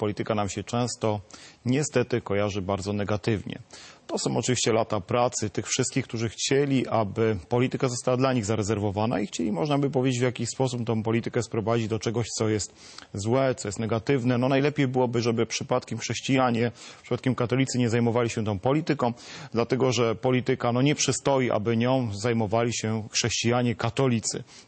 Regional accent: Tomaszów Mazowiecki, Łódź Voivodeship, Poland; pochodzę z Tomaszowa Mazowieckiego. Dzisiaj też przyjechałem z Tomaszowa Mazowieckiego. Tam mieszkają moi rodzice, moja rodzina. Stamtąd pochodzę, można powiedzieć, że no, z dziada pradziada, bo pierwszym, który zamieszkał w Tomaszowie Mazowieckim, był mój pradziad

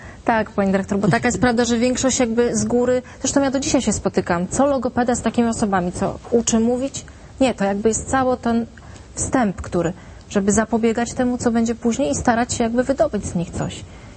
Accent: Bydgoszcz, Kuyavian-Pomeranian Voivodeship, Poland; miałam pacjenta w szpitalu w Toruniu, chociaż jestem z Bydgoszczy

